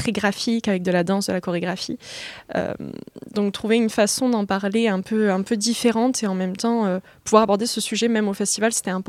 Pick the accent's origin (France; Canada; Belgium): France; Roquemort; Oui, moi je viens de Roquemort